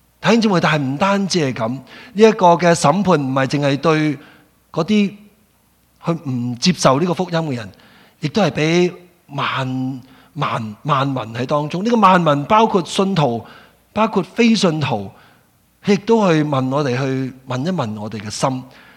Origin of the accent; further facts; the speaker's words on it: Hong Kong; 我小时候在香港的时候，我留意到一个情况是什么